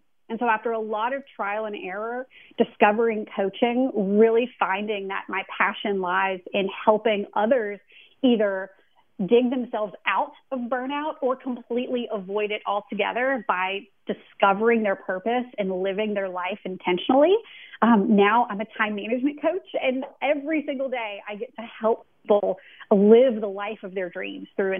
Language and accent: English; Louisiana, United States; I'm from Louisiana, and I really started to miss home.